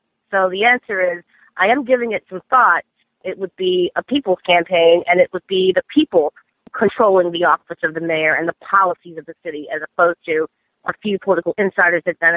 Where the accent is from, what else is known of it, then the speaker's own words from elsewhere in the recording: Baltimore, Maryland, United States; Truthfully, growing up in Baltimore, there's nothing that I've ever wanted to do more in my life than right the wrongs of the city that I knew existed from the time I was a child until now